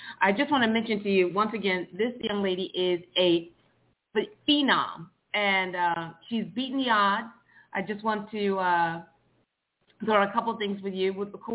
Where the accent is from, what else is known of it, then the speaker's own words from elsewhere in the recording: New Jersey, United States; Can I just tell you, I'm from New Jersey.